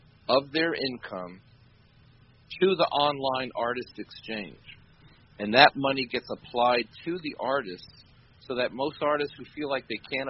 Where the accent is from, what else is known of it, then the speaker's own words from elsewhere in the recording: Beacon, New York, United States; Well, Don was lived in the same county that I grew up in New York along the Hudson River. I was … neighbor along 9D in Beacon, New York